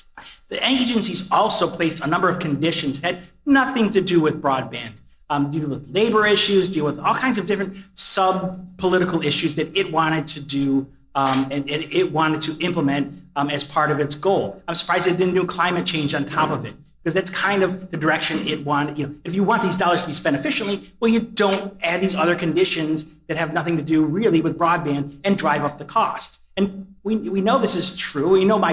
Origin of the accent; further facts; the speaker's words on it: Buffalo, New York, United States; I'm from Buffalo, and the Western New York part was designated as satellite.